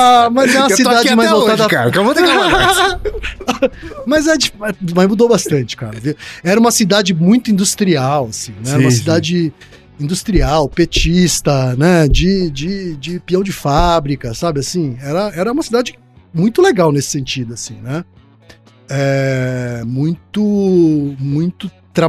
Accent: Osasco, São Paulo, Brazil; Porque eu cresci em Osasco, então a gente jogava bola na rua, né?

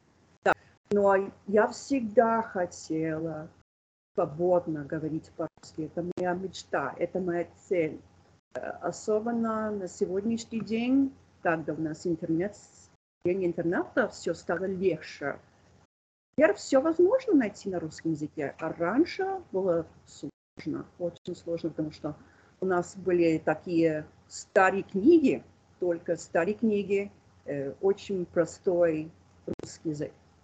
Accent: New Jersey, United States; Russian is a second language; now in North Carolina, United States; Я американка. Я сейчас живу в Северной Каролине, но я родом из Нью-Джерси. Я очень давно изучаю русский язык.

